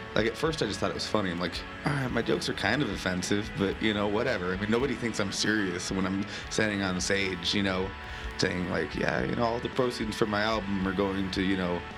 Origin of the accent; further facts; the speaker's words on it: California, United States; Like, I had LDS friends growing up in California. Like, I've lived in actually a predominantly Mormon neighborhood. But it's so different here.